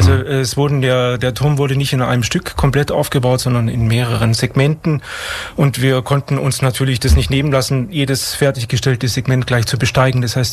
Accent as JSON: {"language": "German", "town": "Friedrichshafen", "region": "Baden-Württemberg", "country": "Germany", "said": "Ich komme ja aus Friedrichshafen, da gibt es ein Freibad mit einem 10-Meter Sprungturm."}